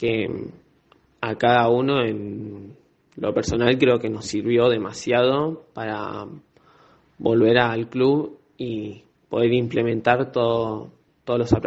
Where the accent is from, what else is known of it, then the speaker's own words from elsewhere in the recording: Saldungaray, Buenos Aires Province, Argentina; now in Bahía Blanca, Argentina; yo soy de Salungaray.